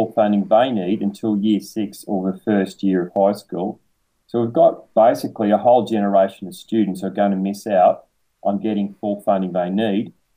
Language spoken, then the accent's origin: English; Victoria, Australia; I come from Northern Victoria. You can probably tell from the accent. Very few kids in my generation actually did HSC at the time. Very few of my family even finished high school. I didn't finish high school. I worked in factories for 10 years.